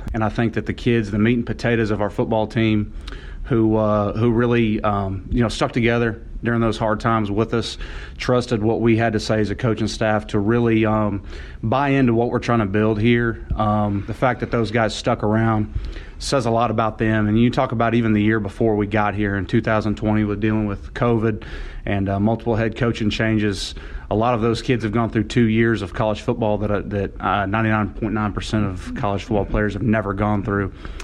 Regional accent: Oklahoma, United States; Growing up in Oklahoma, you only saw Southern Miss when they were on TV.

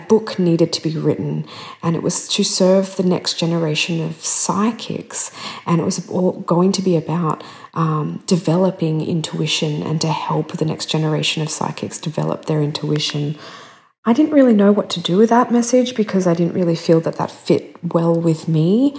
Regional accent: Australia; I'm from Australia.

